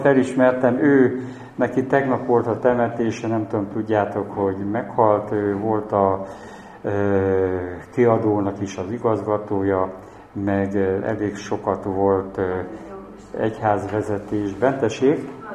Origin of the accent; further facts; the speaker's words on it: Miskolc, Borsod-Abaúj-Zemplén, Hungary; Miskolcról jöttem.